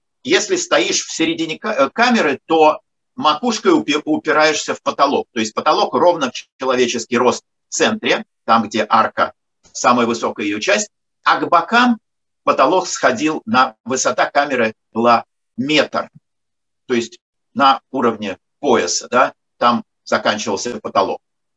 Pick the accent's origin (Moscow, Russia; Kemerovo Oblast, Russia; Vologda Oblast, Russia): Moscow, Russia; Я москвич, ездил на Украину, у меня были друзья.